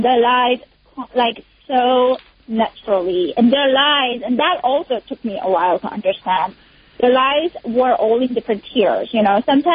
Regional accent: United States; And I'm American, you know?

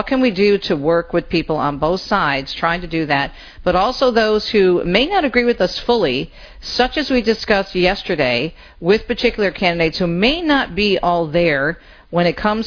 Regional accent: Michigan, United States; It was extremely close in my home state, the Great Lakes state of Michigan.

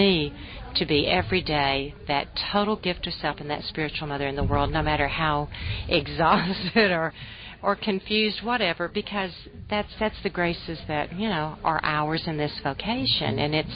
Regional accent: the South, United States; accent: southern; Listen to that priest over there, Father, mocking my southern accent.

